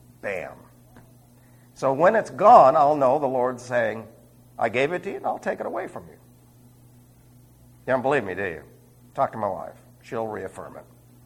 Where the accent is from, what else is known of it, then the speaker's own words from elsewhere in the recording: New York City, New York, United States; accent: Queens; I was from New York City, so I had a horrendous Queen's accent.